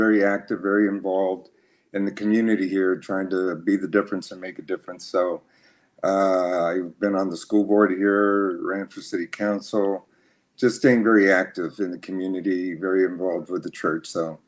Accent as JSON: {"language": "English", "town": "San Jose", "region": "California", "country": "United States", "tie": "born or raised there", "said": "I was born and raised in the Bay Area, San Jose, to be specific. And I spent about 50 years there in the Bay Area. And I ended up growing up as a migrant kid."}